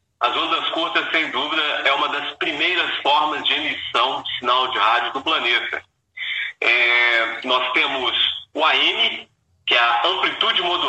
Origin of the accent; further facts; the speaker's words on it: Ouro Preto, Minas Gerais, Brazil; eu sou natural da cidade de Ouro Preto, cidade histórica aqui em Minas Gerais, de Ouro Preto.